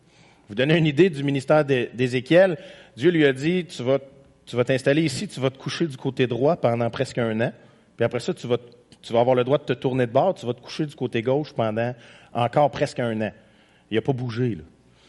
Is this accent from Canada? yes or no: yes; Quebec, Canada; en tant que bon Québécois.